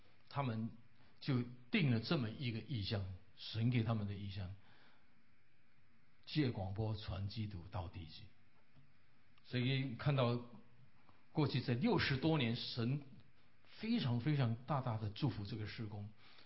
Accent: Philippines; 那我是菲律宾长大的，我这个是比较就是中立的。

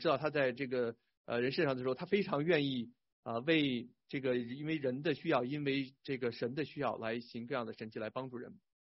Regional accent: China; 我想我们中国人经常讲这个，在日本人统治的时候啊，那个时候我们讲只有汉奸啊

